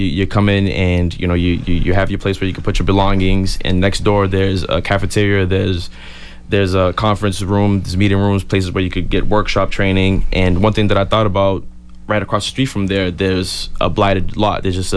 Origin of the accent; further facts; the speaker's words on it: Brockton, Massachusetts, United States; And I know how hard it was for me growing up in Brockton, coming up in a single family household.